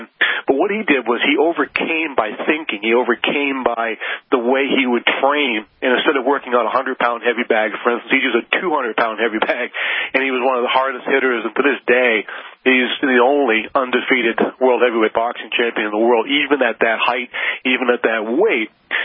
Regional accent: Boston, Massachusetts, United States; he's from the same area I grew up in Boston.

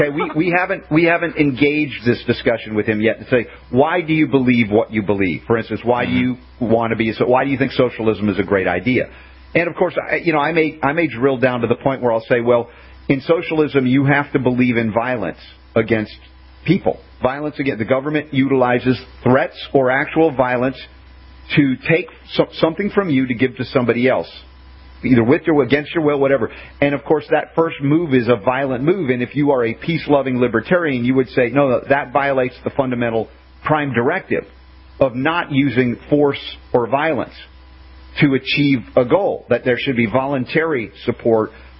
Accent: Deep South, United States; I grew up in the Deep South much of my life, back in the 60s and the 70s in particular, or earlier.

